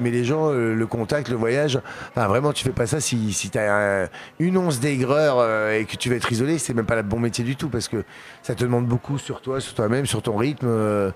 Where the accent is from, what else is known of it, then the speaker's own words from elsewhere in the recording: Hauts-de-France, France; C'est de mon enfance, mon village dans le Nord, à l'aviation et mes aventures